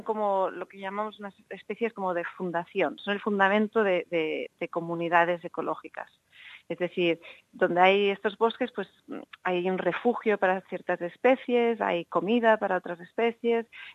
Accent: Barcelona, Catalonia, Spain; also born or lived in Mallorca; Yo crecí en Barcelona y en Mallorca. Y son dos sitios totalmente abocados en el Mediterráneo

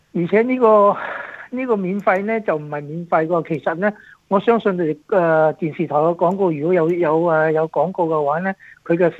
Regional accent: Australia; 咁我身為澳洲人嘅，我當然係希望澳洲能夠取勝啦

